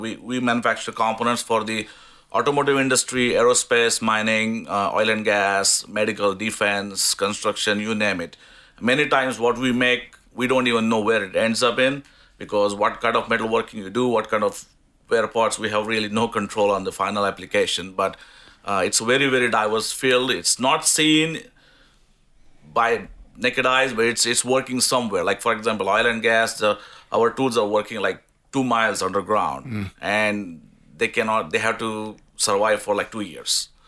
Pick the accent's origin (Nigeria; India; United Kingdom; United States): India; moved away as an adult; also born or lived in Japan; and I'm originally from India.